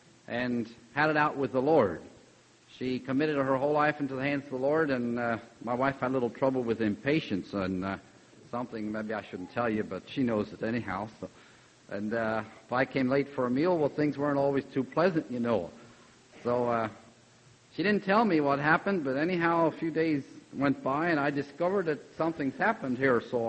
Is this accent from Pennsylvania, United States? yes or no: yes; Millersville, Pennsylvania, United States; I was born and raised in Millersville, just about a mile from the college, if you know where the college is in Millersville, and of course born and raised on a farm, and then was farming there until 1959.